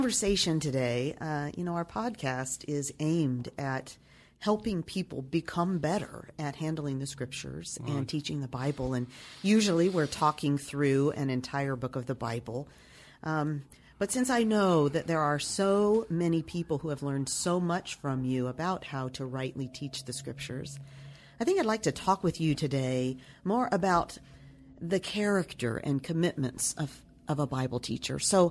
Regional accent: Nashville, Tennessee, United States; I come from Nashville, Tennessee.

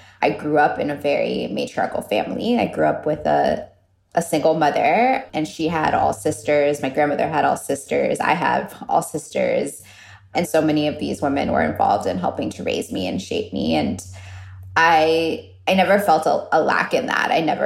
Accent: Miami, Florida, United States; I grew up in Miami, but I also just grew up feeling very different from a lot of the people around me too

